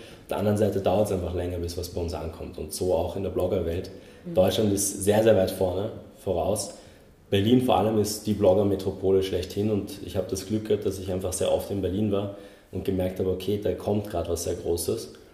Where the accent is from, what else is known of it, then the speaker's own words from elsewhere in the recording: Vienna, Austria; ich bin 25 Jahre alt, bin aus Wien, in Wien geboren